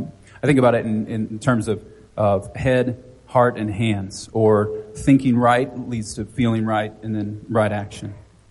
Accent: Arkansas, United States; also born or lived in Florida / New Mexico; I grew up in Arkansas and then Florida and then to New Mexico.

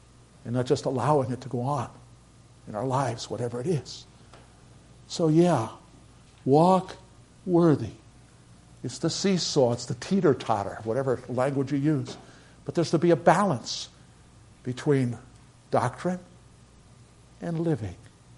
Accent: Brooklyn, New York, United States; Growing up in the Norwegian church in Brooklyn, remember my father, the cook.

